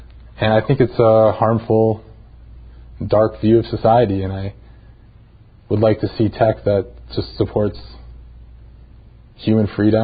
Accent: Canada; I grew up in Canada as a teenager in the 90s. It was a very free environment.

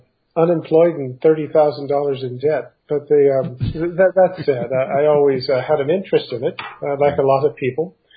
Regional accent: Alexandria, Virginia, United States; I'm from the East Coast, from Virginia.

